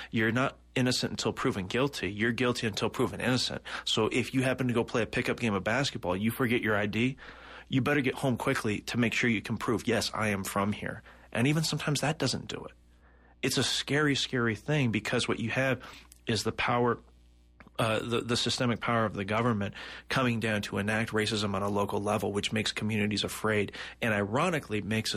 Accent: McMinnville, Oregon, United States; I'm originally from McMinnville, Oregon. It's almost impossible for me to convince people back home that we're not being invaded.

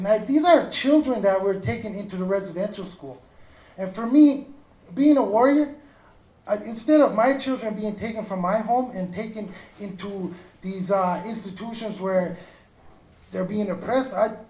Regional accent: Canada; I grew up in the Mi'kmaq territory within our nation.

